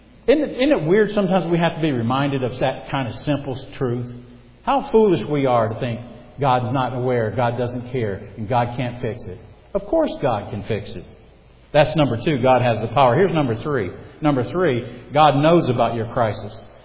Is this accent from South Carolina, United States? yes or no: yes; South Carolina, United States; born there; I was born in South Carolina. I'm 30 miles from the ocean.